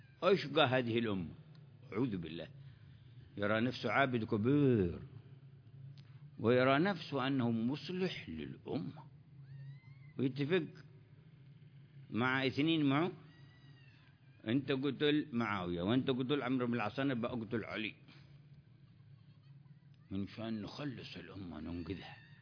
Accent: Yemen; عندنا في اليمن

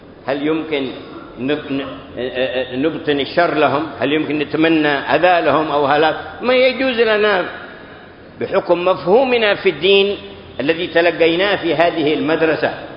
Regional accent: Hadhramaut, Yemen; حتى ما تكاد قبيلة عندنا في حضرموت إلا وفي تاريخها

